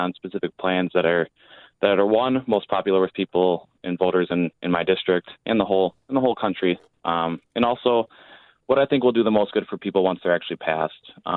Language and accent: English; Freedom, Wisconsin, United States; I've grown up as in the Fox Valley my whole life, growing up in Freedom, Wisconsin.